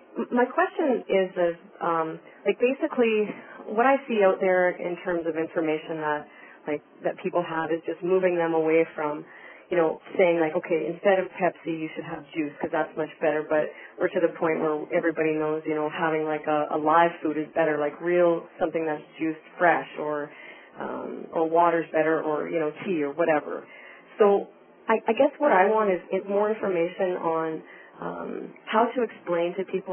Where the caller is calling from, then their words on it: Hay River, Northwest Territories, Canada; Hi, I'm from Hay River.